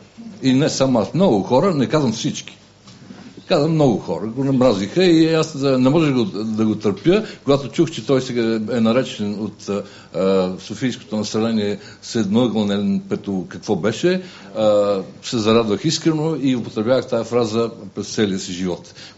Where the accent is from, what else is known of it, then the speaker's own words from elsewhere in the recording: Sofia, Sofia City, Bulgaria; аз като останалите участници съм софиянец